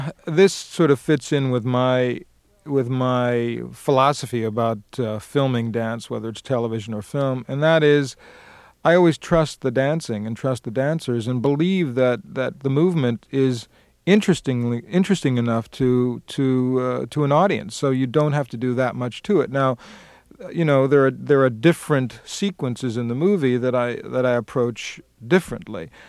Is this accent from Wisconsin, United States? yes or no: no; Queens, New York, United States; And I grew up in Queens.